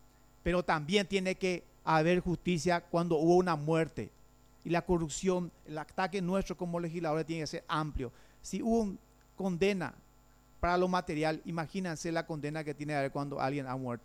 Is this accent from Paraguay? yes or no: yes; Paraguay; Eso es lo que nos tiene que unir como paraguayos.